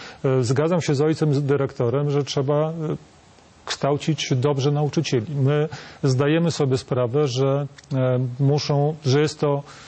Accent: Podlaskie Voivodeship, Poland; bo sam pochodzę z Podlasia, mieszkam w Białymstoku.

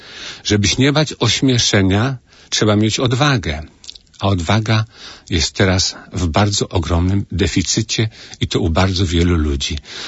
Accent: Częstochowa, Silesian Voivodeship, Poland; moved away; ja pochodzę z Częstochowy i miałem w swoim życiu epizod, kiedy przez kilka lat uczęszczałem do przedszkola sióstr Nazaretanek w Częstochowie

